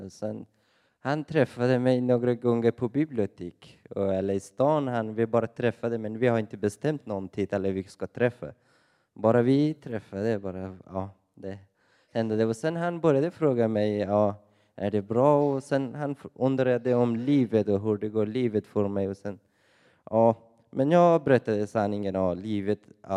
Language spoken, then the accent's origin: Swedish; Afghanistan; Swedish is a second language; now in Sweden; Jag kommer från Afghanistan och fått en muslimsk familj. Ja, när jag var i Afghanistan, jag var liten